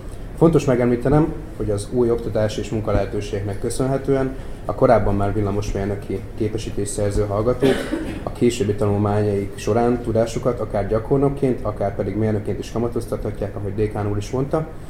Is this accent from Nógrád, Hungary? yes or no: no; Debrecen, Hajdú-Bihar, Hungary; Én magam Debrecenbe születtem, itt is nőttem fel, és itt is szeretnék karriert építeni